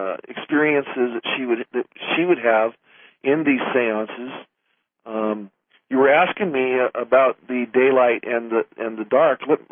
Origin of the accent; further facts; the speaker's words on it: Lake City, Washington, United States; born there; I was born in Lake City, Washington, next to Seattle there, and was raised by my grandparents for the first 6 years of my life.